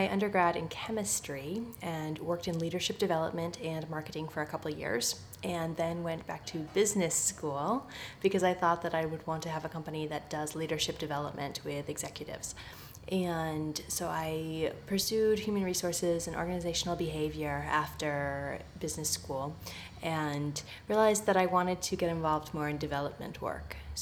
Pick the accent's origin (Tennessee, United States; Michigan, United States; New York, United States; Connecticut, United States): Connecticut, United States; now in India; I am from Connecticut in the US.